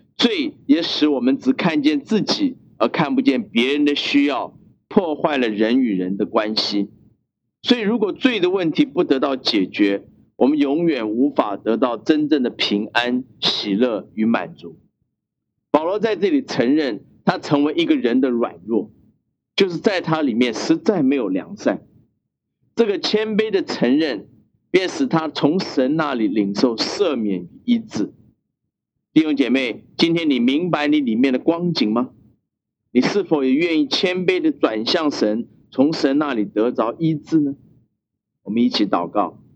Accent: China; 你知道我们中国人一向不喜欢听到罪这个字

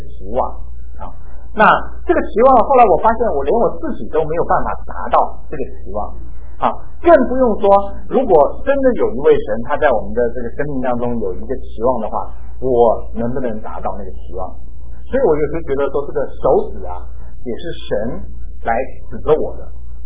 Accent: China; 这些都是我们中国人的讲法啊

